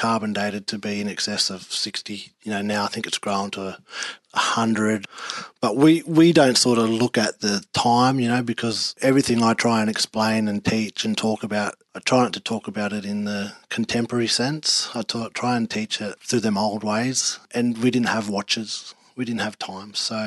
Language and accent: English; Dubbo, New South Wales, Australia; So, but yeah, growing up in Dubbo was good. There was a time where we'd swim in the rivers and ride push bikes.